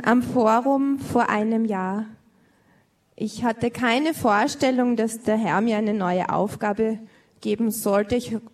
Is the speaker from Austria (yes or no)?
yes; Liezen, Styria, Austria; In dem Bezirk, aus dem ich komme in Österreich, das ist der Bezirk Liezen in der Steiermark.